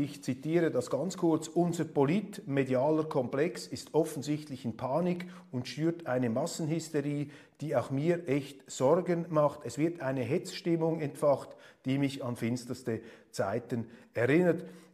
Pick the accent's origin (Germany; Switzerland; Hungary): Switzerland; Als Schweizer steht mir das ohnehin nicht zu, aber ich finde das doch bemerkenswert.